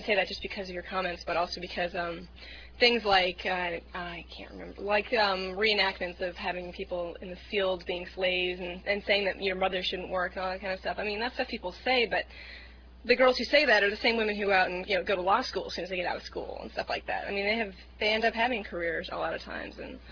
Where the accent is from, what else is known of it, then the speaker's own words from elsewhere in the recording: Virginia, United States; I'm from Northern Virginia.